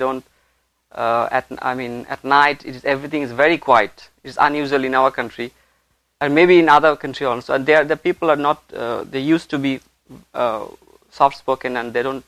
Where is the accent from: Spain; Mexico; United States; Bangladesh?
Bangladesh; Dhaka, Dhaka Division; English is a second language; Oh, I'm from Dhaka, this capital.